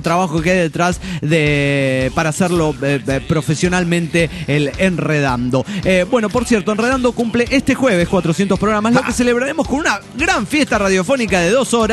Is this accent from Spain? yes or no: yes; Basque Country, Spain; No sé por qué estoy hablando como sureño, cuando en realidad soy del Euskadi